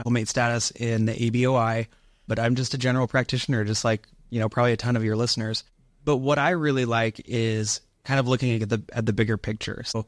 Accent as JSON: {"language": "English", "region": "Utah", "country": "United States", "tie": "born or raised there", "lives_now": "Arizona, United States", "said": "I graduated in 2015 and I grew up in Utah and we wanted to be a little bit further west just to be closer to family. So we moved out to Arizona"}